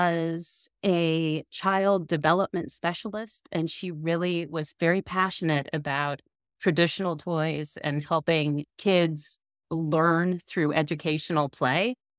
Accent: Omaha, Nebraska, United States; I grew up in Omaha, Nebraska, and my dad ran a family business that was started by my great-grandfather.

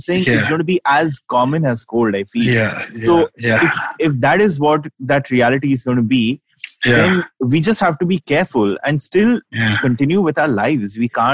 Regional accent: Ranchi, Jharkhand, India; Sweetie, I grew up in Ranchi.

